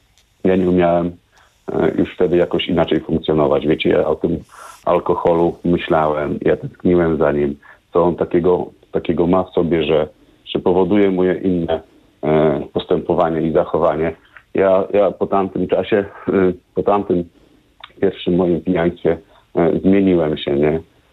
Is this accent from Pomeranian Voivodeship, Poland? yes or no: no; Podolsztyn, Warmian-Masurian Voivodeship, Poland; bo ja pochodzę z Podolsztyna, mieszkaliśmy z tatą